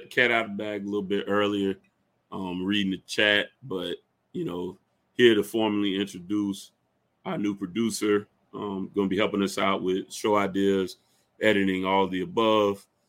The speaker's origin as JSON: {"language": "English", "region": "Georgia", "country": "United States", "said": "I'm from Georgia, man, but I'm an 80s baby."}